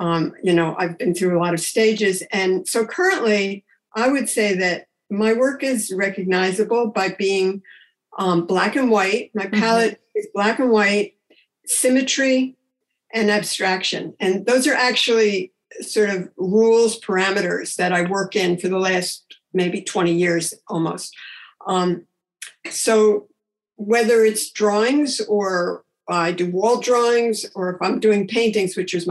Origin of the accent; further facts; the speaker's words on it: Albany, New York, United States; Yep, I grew up in Albany, New York. It's really, well, it's the capital of New York State, so it's sort of a government town.